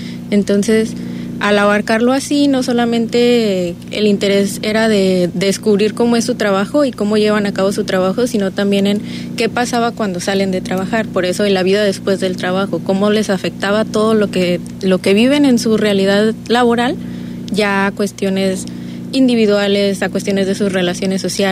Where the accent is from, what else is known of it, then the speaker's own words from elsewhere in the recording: Guadalajara, Jalisco, Mexico; porque yo soy de Guadalajara